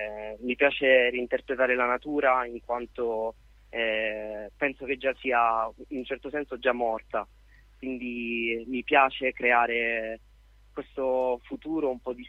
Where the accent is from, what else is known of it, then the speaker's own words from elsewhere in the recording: Catania, Sicily, Italy; No, è il mio nome di nascita, sono di Catania, 99, okay.